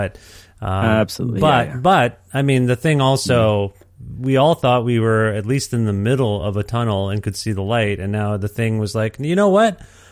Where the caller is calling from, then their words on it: Alberta, Canada; I'm calling you from Alberta